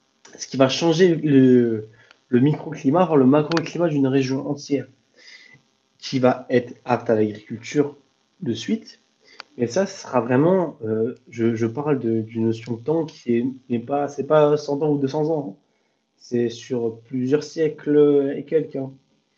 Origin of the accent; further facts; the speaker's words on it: France; il ne faut pas imaginer une forêt comme on l'imagine nous en tant que Français.